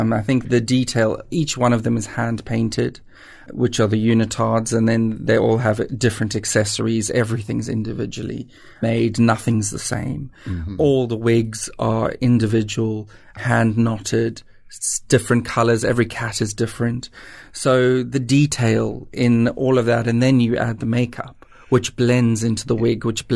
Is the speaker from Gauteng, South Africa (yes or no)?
no; Port Elizabeth, Eastern Cape, South Africa; growing up in Port Elizabeth and seeing them on TV and listening to their music